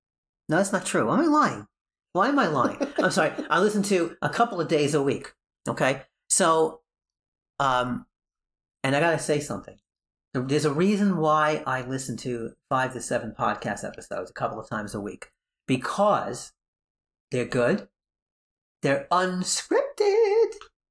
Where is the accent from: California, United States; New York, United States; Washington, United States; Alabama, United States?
New York, United States; Brooklyn; born there; also born or lived in Long Island; But I was born in Brooklyn. Ironic, huh?